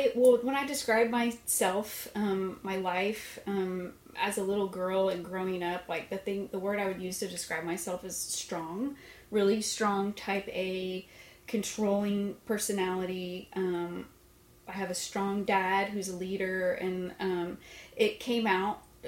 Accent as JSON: {"language": "English", "town": "Lawton", "region": "Oklahoma", "country": "United States", "tie": "born or raised there", "said": "Okay, so I am from Oklahoma, and I grew up in Lawton, Oklahoma. My parents are believers and in a great church"}